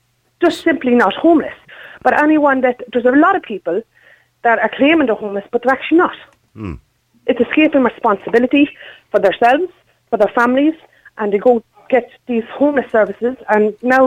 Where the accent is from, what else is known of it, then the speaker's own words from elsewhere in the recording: Ireland; I'm an Irish traveller, Niall. I've travelled quite a bit of the country until about 10 years ago. So that's where the accent's from.